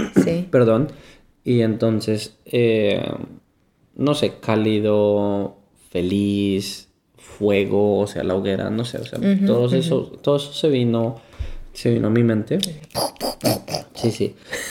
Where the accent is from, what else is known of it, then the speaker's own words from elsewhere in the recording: Colombia; Colombia, ¿no? O sea, Colombia es mi hogar